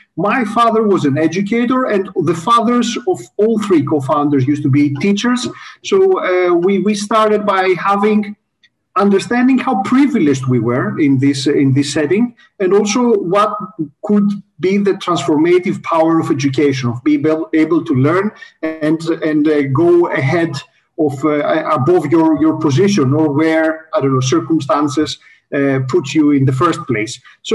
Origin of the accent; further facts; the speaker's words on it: Greece; Well, I'm Greek, so I grew up in Greece.